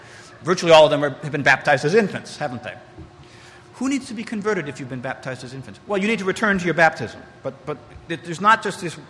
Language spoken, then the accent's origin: English; Hershey, Pennsylvania, United States; this is a discovery I made in my hometown, Hershey, Pennsylvania.